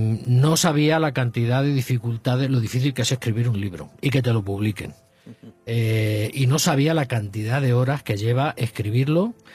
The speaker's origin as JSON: {"language": "Spanish", "country": "Spain", "said": "Pues mira, soy un ciudadano español"}